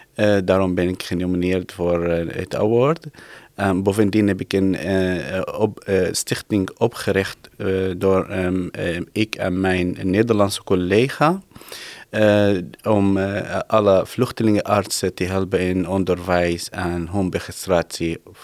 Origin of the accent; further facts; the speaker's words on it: Syria; Dutch is a second language; moved away as an adult; now in Netherlands; ik ben KNO uit Syrië en ik ben in einde 2014 hier gevlucht.